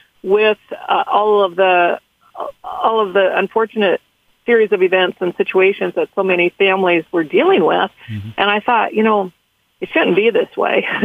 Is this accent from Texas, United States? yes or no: no; Manning, Iowa, United States; So I'm actually from Carroll. Grew up in Manning, but been in Carroll County my entire life